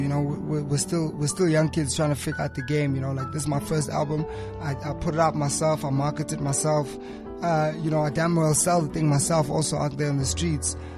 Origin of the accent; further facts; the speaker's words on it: Austria; I grew up in Austria, ne?